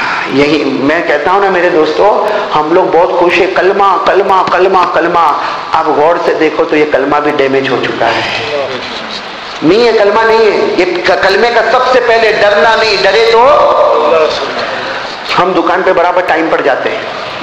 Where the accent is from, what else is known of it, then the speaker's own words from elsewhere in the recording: Gujarat, India; हमारे गुजरात में भी ऐसा होता है, मैं तो चूंकि गुजरात से आया इसलिए बात कर रहा हूँ